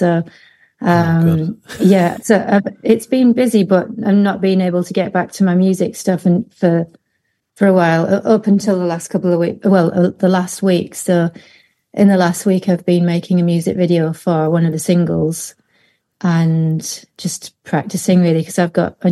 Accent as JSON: {"language": "English", "region": "North East England", "country": "United Kingdom", "lives_now": "London, United Kingdom", "said": "I've lived in London for about 20 years, but I'm originally from Teesside."}